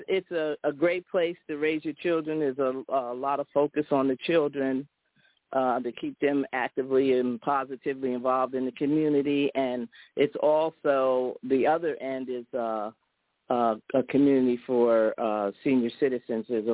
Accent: Pottsville, Pennsylvania, United States; now in Sharon, United States; Well, this is where I moved in 1994. And now my immediate family live here. I'm originally from Pottsville, Pennsylvania, which is north of Philadelphia.

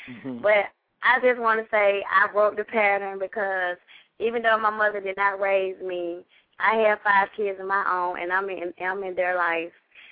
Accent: Georgia, United States; also born or lived in California; I was raised from a great aunt, and I was born in California, but I was here in Georgia.

